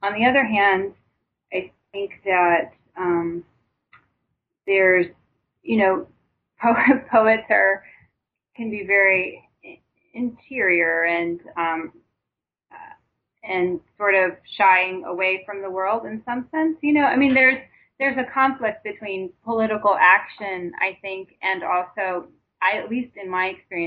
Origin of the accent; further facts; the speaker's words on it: Los Angeles, California, United States; Of course, I grew up in Los Angeles, and, you know, my mother raised me in a single parent home